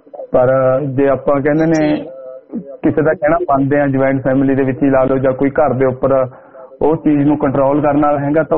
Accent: Dhanetha, Punjab, India; ਮੇਰਾ ਪਿੰਡ, ਹਾਂਜੀ ਪੰਜਾਬ ਤੋਂ ਜੀ, ਜ਼ਿਲ੍ਹਾ ਪਟਿਆਲਾ ਪੈਂਦਾ ਸਾਨੂੰ, ਪਿੰਡ ਮੇਰਾ ਧਨੇਠਾ ਸਮਾਣੇ ਦੇ ਲਾਗੇ ਆ।

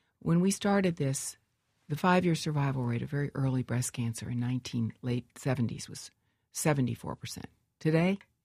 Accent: Peoria, Illinois, United States; You know, I'm from Peoria, and my father was a great small businessman

